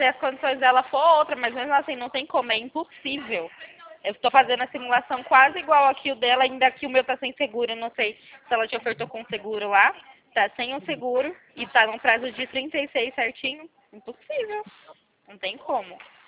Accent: Campinas, São Paulo, Brazil; Então, eu sou aqui de Campinas

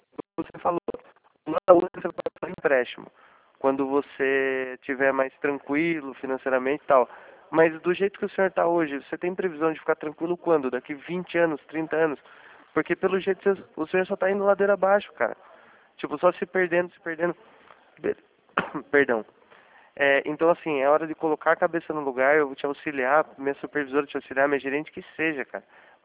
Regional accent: Sorocaba, São Paulo, Brazil; Eu sou de Sorocaba

